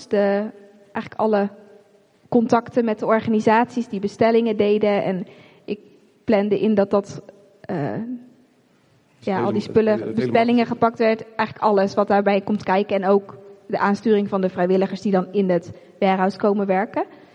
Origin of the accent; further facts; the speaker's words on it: Netherlands; En volgens mij zijn we daar als Nederlanders best wel goed in.